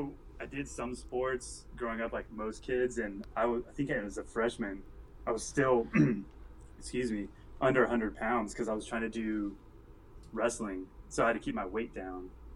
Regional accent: California, United States; I grew up in Northern California.

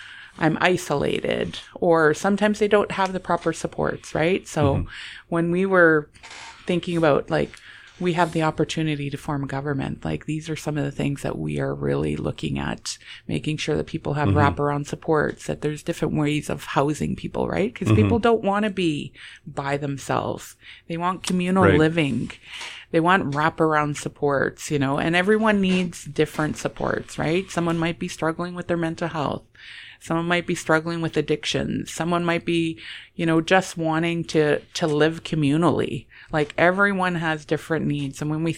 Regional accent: Manitoba, Canada; I grew up in the North End, you know, Byways and Woolworths and Oretzky's.

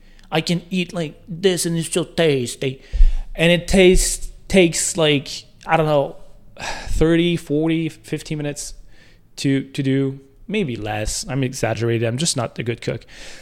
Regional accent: Canada; I'm Canadian.

